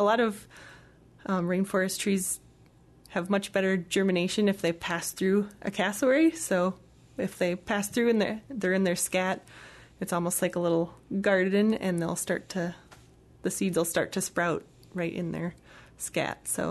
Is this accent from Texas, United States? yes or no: no; Minnesota, United States; I'm from Minnesota, so encountering black bears, they're kind of intimidating, but for the most part, they just stick to themselves.